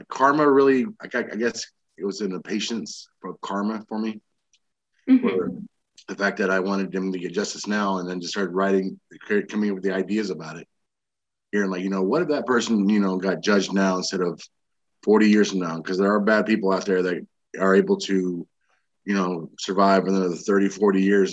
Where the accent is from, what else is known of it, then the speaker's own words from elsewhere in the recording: Texas, United States; also born or lived in Illinois / Arizona; I was born in Illinois, raised in all over Texas and Arizona. I was an Air Force brat, and I joined the Army.